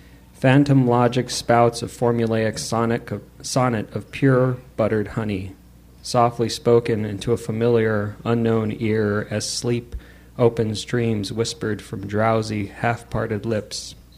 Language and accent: English; Los Angeles, California, United States; I grew up in Los Angeles. I had an apartment out there.